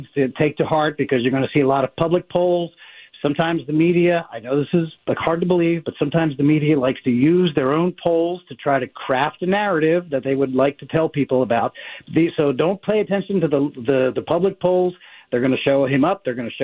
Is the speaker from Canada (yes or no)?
no; Philadelphia, Pennsylvania, United States; So happy to be on with you in Philadelphia, my hometown.